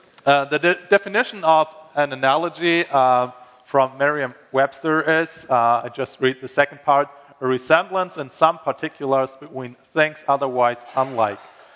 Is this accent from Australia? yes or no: no; Germany; English is a second language; Yeah, I'm from Germany, came in August, last August, and I'll go back in 5 weeks, actually leave Minnesota in 3 weeks